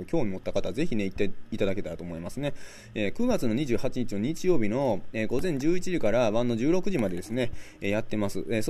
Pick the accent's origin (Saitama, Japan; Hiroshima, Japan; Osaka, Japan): Osaka, Japan; Sakai; accent: Sakai dialect; 大阪の堺出身でやや堺なまりが出てしまいましたね。